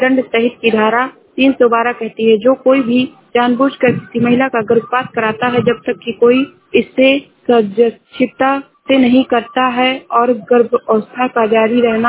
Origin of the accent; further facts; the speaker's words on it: Uttar Pradesh, India; मैं जिला श्रावस्ती से हूँ।